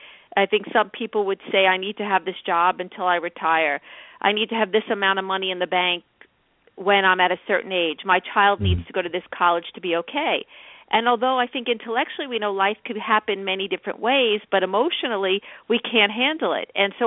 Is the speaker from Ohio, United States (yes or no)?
no; New York, United States; Well, I had a pretty nice childhood. I grew up on Long Island. I had a loving, caring family, but they were worriers.